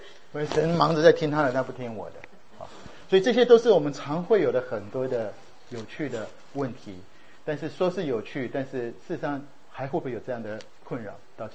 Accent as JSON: {"language": "Chinese", "country": "Taiwan", "tie": "born or raised there", "said": "我们在小时候在台湾，我们从小就很喜欢看棒球啊。"}